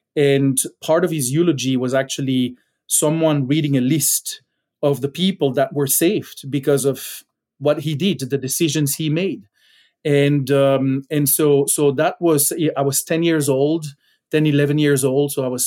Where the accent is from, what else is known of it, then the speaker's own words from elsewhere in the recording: Belgium; English is a second language; now in United States; I grew up in Belgium, tiny small country in Western Europe.